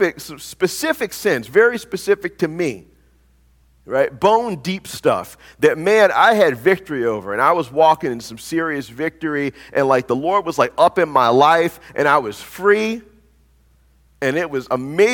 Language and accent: English; the South, United States; I'm from the South, and so we are intimately acquainted with that particular bending of the English language, used to could